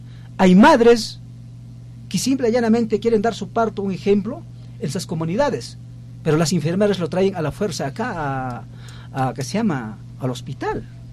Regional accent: Huacullani, Puno, Peru; Yo soy de Huaculiani

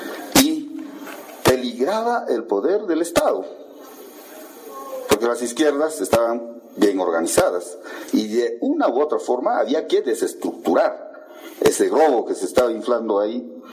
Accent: Puno, Peru; con su alimento frío, que nosotros conocemos muy bien como punenses.

